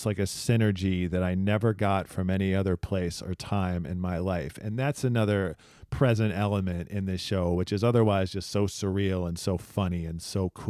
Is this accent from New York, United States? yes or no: no; Ohio, United States; also born or lived in Oakland; Like, I didn't grow up in Oakland. You know, I'm a kid from Ohio, was in Oakland for a little while